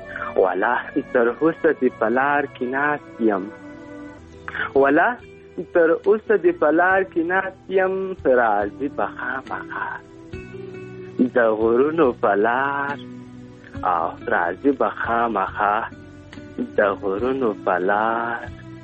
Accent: Ghazni, Afghanistan; now in Helmand, Afghanistan; مونږ د هلمند نه یو، مونږ د غزنی یو، او دلته هلمند ته راغلي یو، یو څو کوره یو

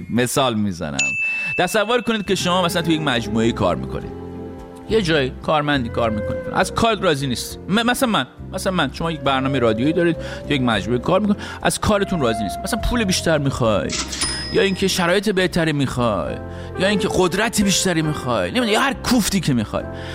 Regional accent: Iran; now in United States; البته که من خودم وقتی از ایران اومدم بیرون

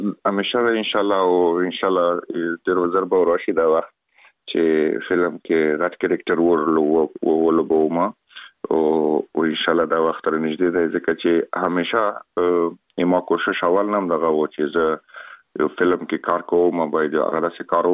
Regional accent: Afghanistan

